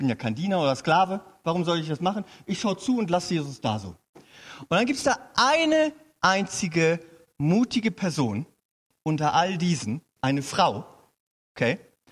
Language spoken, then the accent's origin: German; Hanover, Lower Saxony, Germany; Ich komme ja aus Hannover.